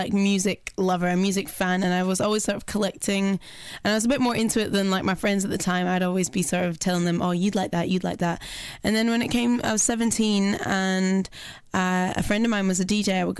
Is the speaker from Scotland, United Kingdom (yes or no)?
yes; Glasgow, Scotland, United Kingdom; also born or lived in Manchester; I was born in Manchester, raised in Glasgow, but I spent the bulk of my life in, it's not very quick fire, is it? Sorry, I spent the bulk of my life up in Glasgow, so I kind of feel that's home.